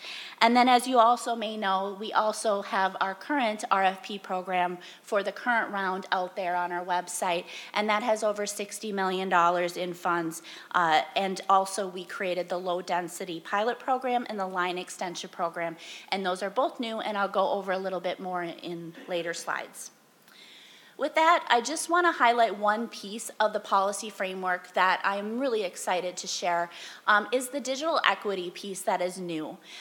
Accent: Lewiston, Minnesota, United States; Greater Minnesota girl, and for those of you who knew Southeast Minnesota, the other side of Highway 14, I'm from Winona County in a little area called Lewiston.

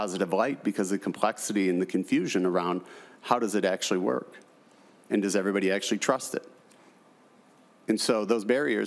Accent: St. Paul, Minnesota, United States; which I love them as well because I'm from St. Paul, where there were no restrictions before, there are now.

